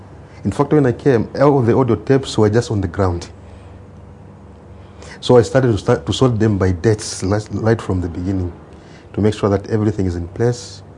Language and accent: English; Tanzania; I'm from the United Republic of Tanzania.